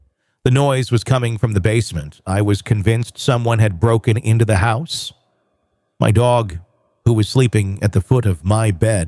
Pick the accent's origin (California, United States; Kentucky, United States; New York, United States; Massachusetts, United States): Massachusetts, United States; Boston; born or raised there